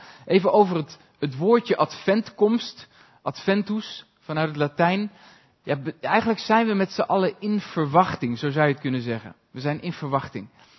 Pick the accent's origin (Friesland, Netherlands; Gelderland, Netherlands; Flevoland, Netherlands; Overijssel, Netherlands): Friesland, Netherlands; Leeuwarden; born there; er is afgelopen jaar is er een gemeente geweest in Leeuwarden, de plek waar ik geboren ben.